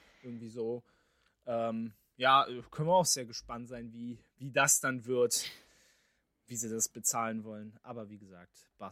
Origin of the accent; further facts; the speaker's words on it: Berlin, Germany; ich bin ein Berlin-Lichtenberger Jung